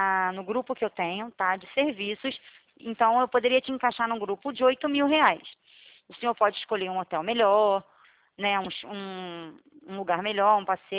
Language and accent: Portuguese; Rio de Janeiro, Brazil; eu não entendo muito a gíria, assim, de paulista, sou carioca.